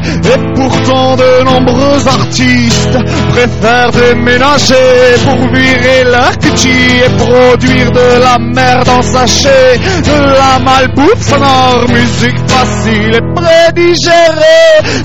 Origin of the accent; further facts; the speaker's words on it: Occitanie, France; nous sommes tous originaires du Tarn. On est tous originaires du Tarn